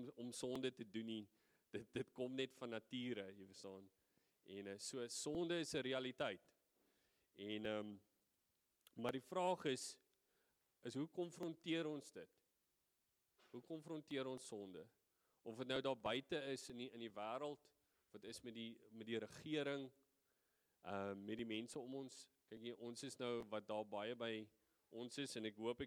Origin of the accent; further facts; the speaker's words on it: Western Cape, South Africa; now in Boston, United States; ons is daar van die Kaap, ons bly in Boston, Willa